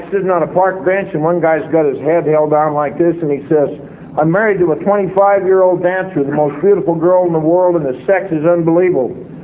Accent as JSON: {"language": "English", "region": "California", "country": "United States", "said": "And he was from the South, and I'm from California."}